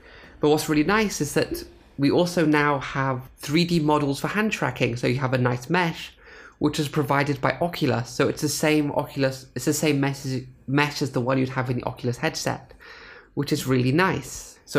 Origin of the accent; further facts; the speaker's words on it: United Kingdom; because I'm not sure if you can tell by my accent, but I'm British and I've studied British Sign Language before.